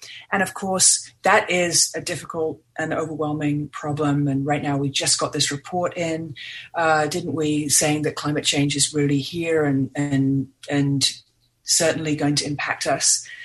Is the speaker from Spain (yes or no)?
no; London, United Kingdom; moved away as an adult; also born or lived in New York City; I'm originally from the UK. I grew up in London, England. And then I had moved to New York City.